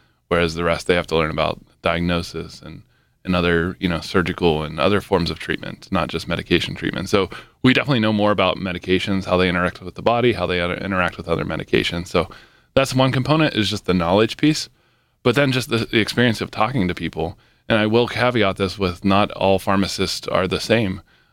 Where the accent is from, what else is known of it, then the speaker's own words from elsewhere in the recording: Somerset, Pennsylvania, United States; Originally from Somerset, Pennsylvania. That's where I first got my pharmacy experience too.